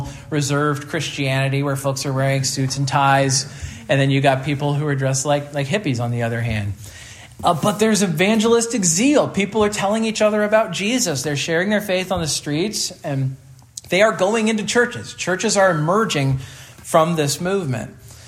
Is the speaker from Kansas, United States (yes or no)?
yes; Kansas, United States; So I grew up in Kansas. I didn't grow up in California.